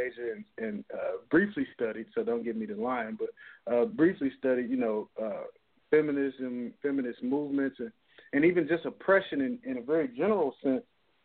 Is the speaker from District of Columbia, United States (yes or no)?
no; Texas, United States; I'm from the South, you know. I'm born and raised in Texas